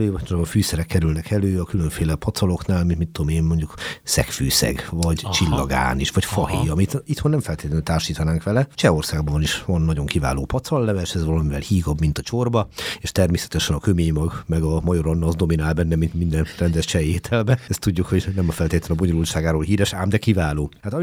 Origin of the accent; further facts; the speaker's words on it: Hungary; lehet, hogy számomra a magyar a legkedvesebb, de ez meg azért van, mert én magyar vagyok, tehát ennyire elfogultság megengedhetek.